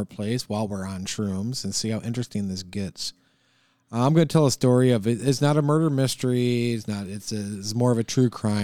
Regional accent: Detroit, Michigan, United States; this one happened and where I grew up in Detroit, Michigan. And I was living down in Florida at the time.

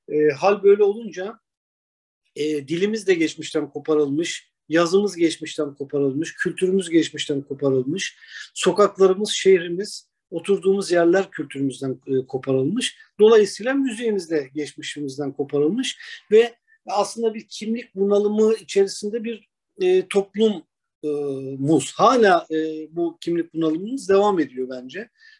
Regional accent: Istanbul, Turkey; İstanbul'da doğdum, büyüdüm. İlkokulu, liseyi, üniversiteyi Marmara'da, ilahiyatta bitirdim, mezun oldum.

